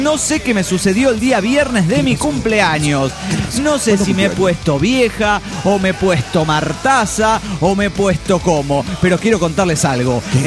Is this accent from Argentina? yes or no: yes; San Lorenzo, Santa Fe, Argentina; De San Lorenzo Santa Fe, donde fue la batalla de San Lorenzo, donde el sargento Cabral y todas las cosas que conocemos.